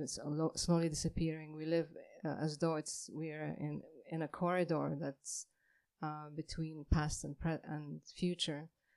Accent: Bethlehem, West Bank, Palestine; I grew up in Bethlehem, and understanding the political situation there has always been just

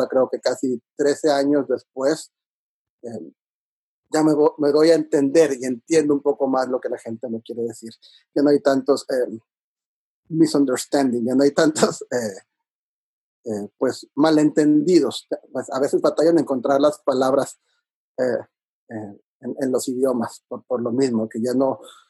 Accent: Monterrey, Nuevo León, Mexico; moved away as an adult; Yo crecí prácticamente, nací y crecí en Monterrey y nunca dejé mi ciudad hasta que tuve la oportunidad de venirme a estudiar una maestría en composición de teatro musical en NYU.

